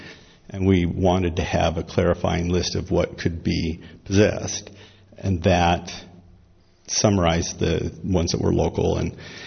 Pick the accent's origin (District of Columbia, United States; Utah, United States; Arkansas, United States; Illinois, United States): Utah, United States; Salt Lake City; I come from Salt Lake down here.